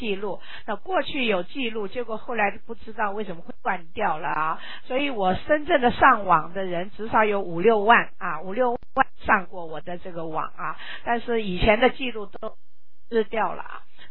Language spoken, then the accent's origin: Chinese; Taiwan; 我从台湾来大陆的访问日志